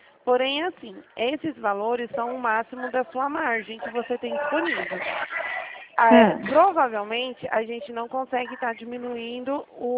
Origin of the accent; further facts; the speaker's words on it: São Paulo, Brazil; Eu sou de São Paulo.